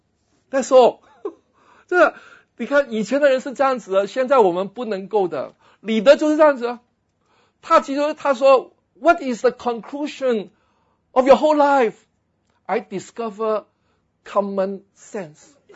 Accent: Guangdong, China; 而且呢，我们广东人说呢，你要出货的

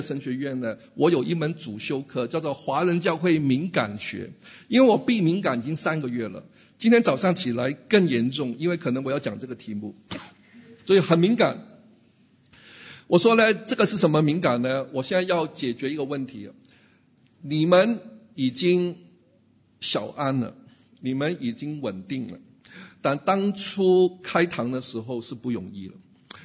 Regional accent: Hong Kong; 我们中文说他上了岸，我们香港人说呢，或者国语说他登陆了

